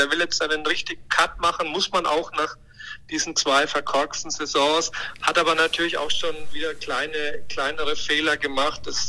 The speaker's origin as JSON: {"language": "German", "region": "Hamburg", "country": "Germany", "said": "als Hamburger"}